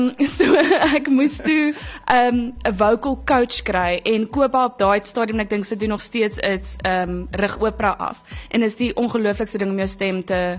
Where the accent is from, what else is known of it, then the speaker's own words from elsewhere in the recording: Swellendam, Western Cape, South Africa; ek het op Swellendam groot geword, so ek was daar op laerskool en natuurlik dis fantasties om 'n klein dorpie groot te word.